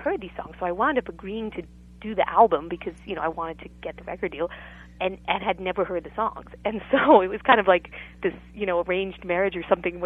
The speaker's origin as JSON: {"language": "English", "country": "United States", "tie": "born or raised there", "said": "so she actually wound up taking us all to, you know, to New York City because I grew up near New York City."}